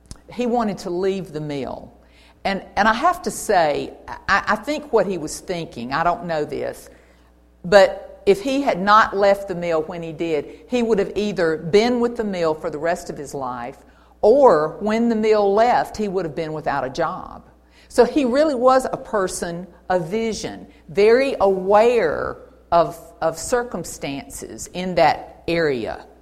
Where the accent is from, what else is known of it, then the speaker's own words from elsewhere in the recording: Opelika, Alabama, United States; And so that was an exciting place to live and grow up. And in our hometown, small town, Opelika